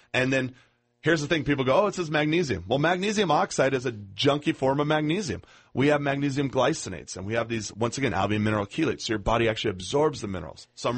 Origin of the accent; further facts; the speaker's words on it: San Diego, California, United States; this is interesting to me because I'm from San Diego